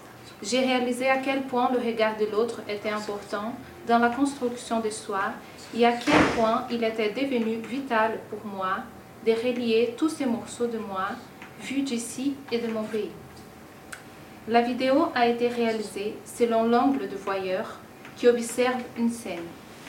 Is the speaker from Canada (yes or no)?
no; Brazil; now in France; j'ai demandé à 17 personnes entre la France et le Brésil, mon pays d'origine